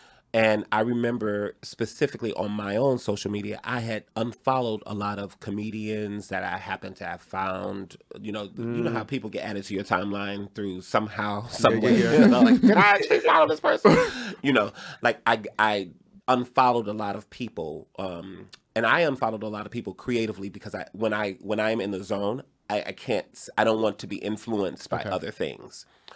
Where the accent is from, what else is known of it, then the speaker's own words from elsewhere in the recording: Detroit, Michigan, United States; because I am from Detroit, if I got to fuck somebody up, I may not get to the show on time.